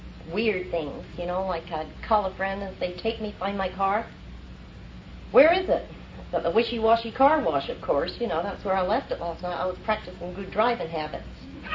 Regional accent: Scotland, United Kingdom

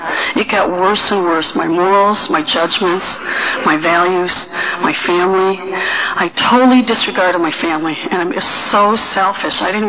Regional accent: Michigan, United States; Anyway, I grew up in Michigan, and actually I grew up in a really nice neighborhood, and I didn't appreciate it at all.

